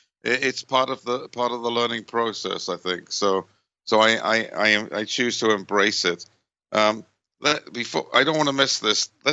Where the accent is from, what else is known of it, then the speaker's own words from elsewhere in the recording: Wales, United Kingdom; now in United States; I'm Welsh, and I love Welsh culture, and, you know, my childhood and my all that, but I'm not so exclusively Welsh that I can't enjoy being American too, you know, and living in America.